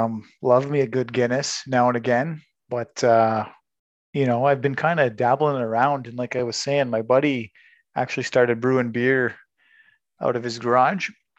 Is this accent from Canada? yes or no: yes; Windsor, Ontario, Canada; born and raised in Windsor, Ontario.